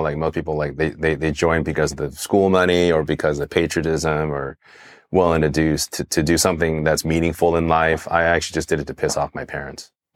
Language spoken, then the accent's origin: English; Monterey Park, California, United States; also born or lived in Taiwan; So I was born in Taiwan, came here when I was one. So basically I was here. My childhood, I grew up in Monterey Park.